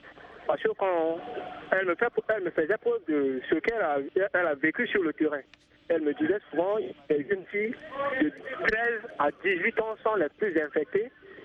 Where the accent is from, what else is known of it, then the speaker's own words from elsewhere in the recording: Central African Republic; now in Cotonou, Benin; Je suis centrafricain et présentement, je vis à Cotonou, au Bénin.